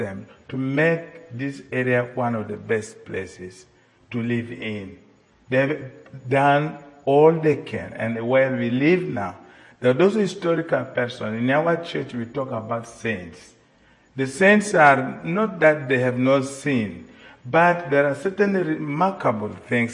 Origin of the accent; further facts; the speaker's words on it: South Sudan; I speak to you as I come from South Sudan, and I see that beauty of God, that love of God, that reality of God in my life as a fortunate person. I come from a family.